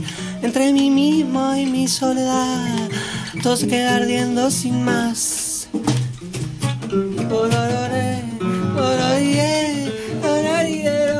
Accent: Argentina; Soy argentino.

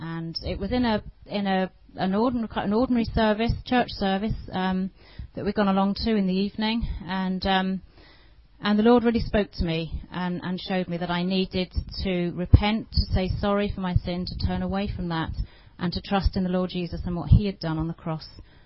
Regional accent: Ashford, South East England, United Kingdom; born there; I was born in Ashford, Middlesex, that area. Which, for those of you who don't know where that is, that's kind of near Heathrow, so out of London.

